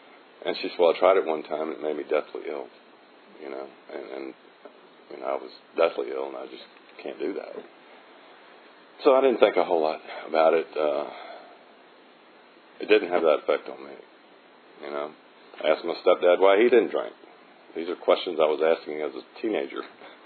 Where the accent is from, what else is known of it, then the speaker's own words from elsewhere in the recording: Richmond, Virginia, United States; I was born and raised in Richmond.